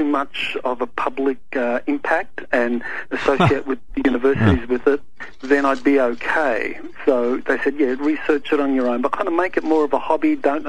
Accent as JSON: {"language": "English", "country": "Australia", "moved": "yes", "lives_now": "United States", "said": "You know, I came out here from Australia in 1996."}